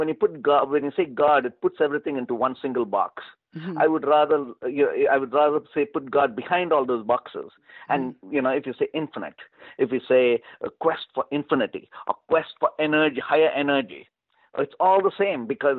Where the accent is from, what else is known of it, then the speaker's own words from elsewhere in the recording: South India, India; born there; For instance, I'm born in this body with a brown skin, like I was born in South India.